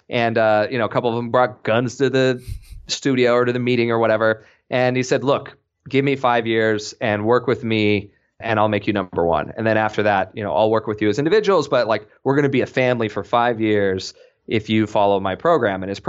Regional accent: Idaho, United States; now in New York, United States; the story was fascinating because I grew up in Idaho in country music land.

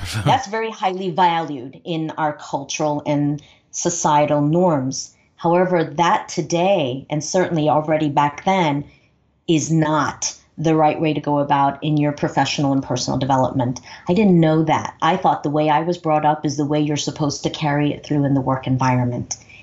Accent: New York City, New York, United States; My memories of growing up in New York City, and I spent all of my formative education years there, was always one of diversity and having to adapt.

